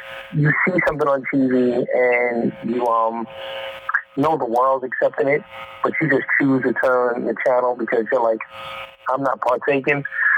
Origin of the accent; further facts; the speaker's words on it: New York, United States; he owns half of New York, and I'm from New York